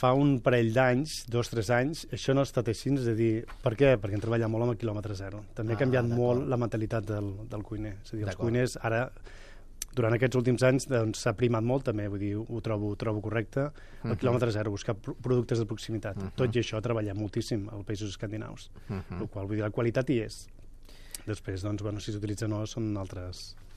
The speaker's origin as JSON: {"language": "Catalan", "town": "Tarragona", "region": "Catalonia", "country": "Spain", "tie": "born there", "said": "jo vaig néixer a Tarragona..."}